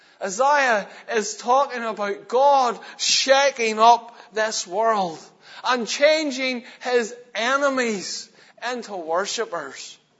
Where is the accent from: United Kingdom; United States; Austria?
United Kingdom; Northern Ireland; I'm from Antrim.